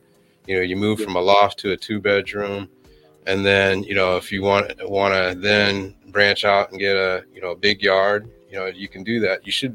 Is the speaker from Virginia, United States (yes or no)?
no; Florida, United States; because I'm from Florida and I have learned the value of having a garage when the winter hits.